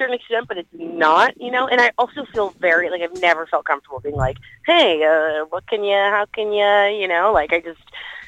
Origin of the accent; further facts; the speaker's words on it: United States; I'm from Florida. I don't know. The weather really hit me hard.